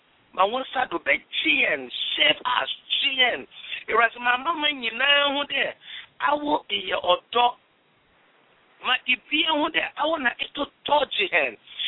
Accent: Ghana; I'm from Ghana in West Africa, and I'm going to pray in one of my local dialects. And that is the Fante language. It's a Fante dialect.

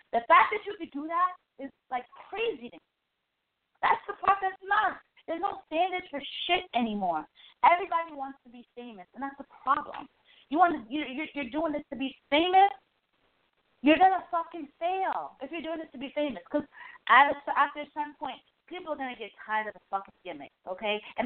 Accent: Brooklyn, New York, United States; I'm from Brooklyn. I'm more of a Walgreens type of chick.

